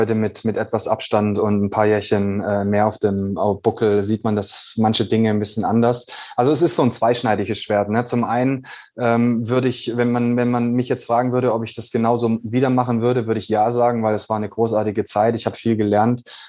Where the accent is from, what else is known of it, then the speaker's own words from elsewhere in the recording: Baden-Württemberg, Germany; born there; ich bin ja ein gebürtiger Schwabe